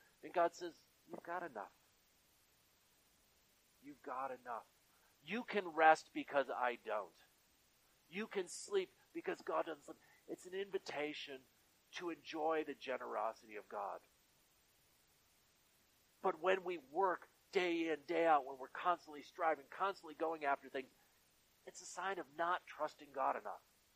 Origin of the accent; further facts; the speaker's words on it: Michigan, United States; I grew up here in Western Michigan and always loved the beaches, the dunes and stuff.